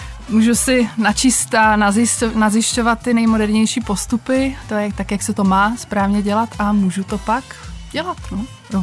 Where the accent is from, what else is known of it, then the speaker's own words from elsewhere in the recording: South Bohemian Region, Czechia; Já jsem Jihočech